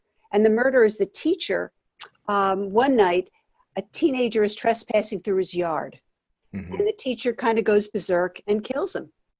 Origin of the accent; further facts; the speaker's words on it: Poughkeepsie, New York, United States; I grew up here in Poughkeepsie, New York, and in 1969, of course, I'm dating myself